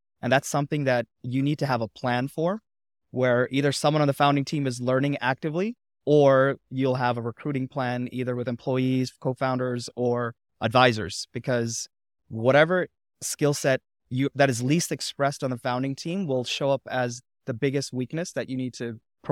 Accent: New York City, New York, United States; on top of being an immigrant, growing up in New York City, which is a town full of immigrants

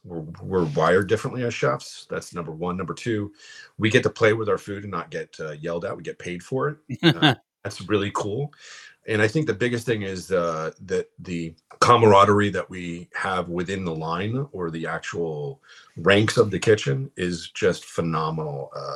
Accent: Florida, United States; And when I lived in West Palm, I'm from Florida. So when I lived in West Palm

